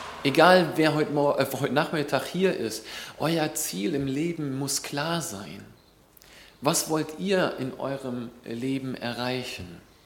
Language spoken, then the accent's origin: German; Northern Germany, Germany; now in Eberbach, Germany; Ich komme, also jedenfalls vorher, bevor ich hier nach Eberbach gekommen bin, komme ich aus dem Norden, also in der Nähe von Hamburg.